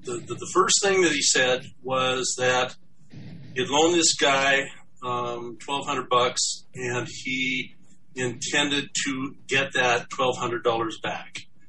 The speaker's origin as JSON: {"language": "English", "town": "Helena", "region": "Montana", "country": "United States", "said": "I'm from Helena, Montana"}